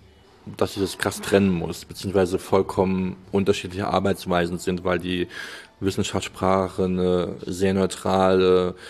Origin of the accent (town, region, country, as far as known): Germany; born there